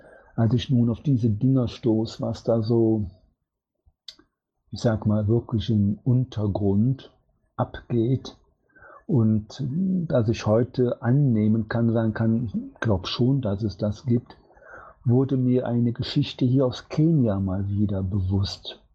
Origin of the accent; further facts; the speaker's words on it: Cologne, North Rhine-Westphalia, Germany; accent: Cologne; der hatte sogar unseren Kölner Dialekt angenommen, und ich bin eine Kölsche Jung